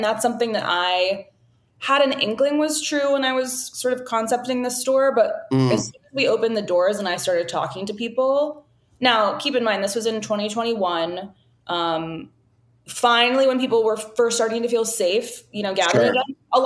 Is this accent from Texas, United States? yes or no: yes; Austin, Texas, United States; I mean, I grew up mostly in Austin, Texas